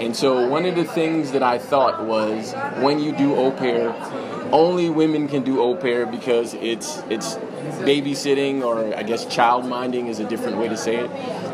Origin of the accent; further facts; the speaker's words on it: United States; I mean, I'm from the United States, so I understand.